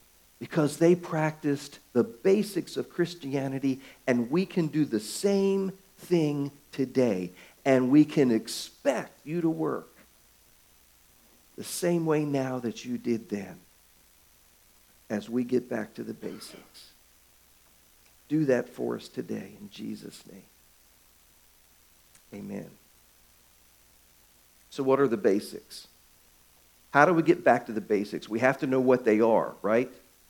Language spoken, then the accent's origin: English; Baltimore, Maryland, United States; Well, many of you know that I grew up in Baltimore, Maryland, and that I was a big Baltimore Orioles baseball fan.